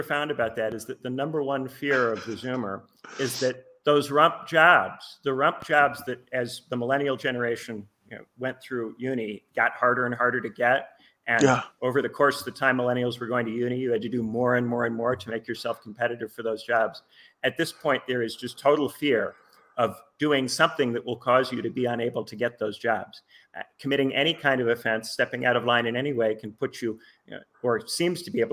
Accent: Indiana, United States; My home state of Indiana, there's plenty of that.

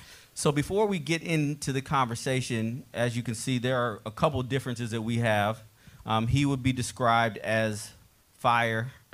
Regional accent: Arlington, Texas, United States; born there; I was born in Dallas, Texas, Arlington, right outside of Dallas. I'm in Texas, so I can say I was born in Arlington, where people know.

